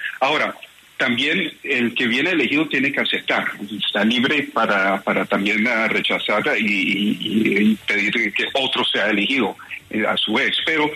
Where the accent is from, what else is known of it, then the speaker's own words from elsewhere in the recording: Miami, Florida, United States; now in Rome, Italy; Yo soy de Miami, pero mi familia es de Medellín.